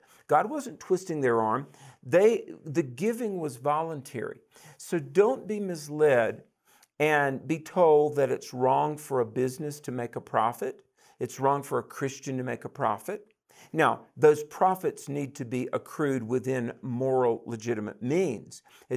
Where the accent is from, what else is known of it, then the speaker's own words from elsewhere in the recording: North Carolina, United States; I'm from the South, North Carolina. You know, growing up, turns out we were poor. I didn't know that. We had a chicken farm for 88 years